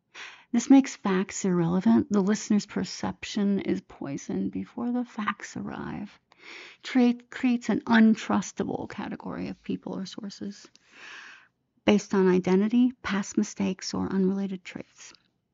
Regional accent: Chicago, Illinois, United States; I was born and raised in Chicago

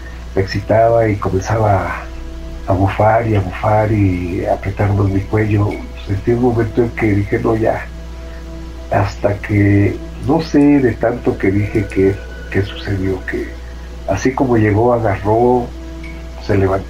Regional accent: State of Mexico, Mexico; del Estado de México.

